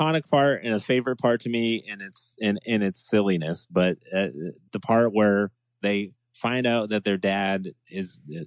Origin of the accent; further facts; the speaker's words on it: United States; Trust me, I'm an American and I love our country and our flag